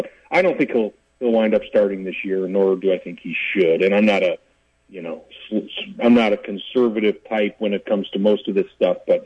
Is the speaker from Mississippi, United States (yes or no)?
no; Chicago, Illinois, United States; I grew up in Chicago in the, you know, in the 70s and 80s